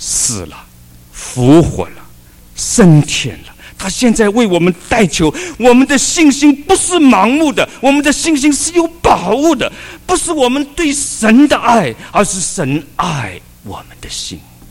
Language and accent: Chinese; China; 我们都是中国人呢，比较省钱的嘛